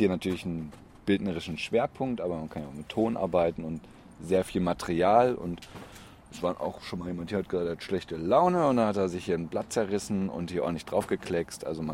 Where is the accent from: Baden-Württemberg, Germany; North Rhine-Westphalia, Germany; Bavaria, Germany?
North Rhine-Westphalia, Germany; Witten; ich komme direkt aus Witten.